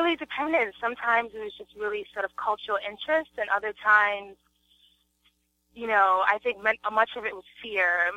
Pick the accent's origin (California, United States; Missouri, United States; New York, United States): New York, United States; New York City; I'm from New York City. I know that you're living or have been exposed to New York City, and I'm from New York City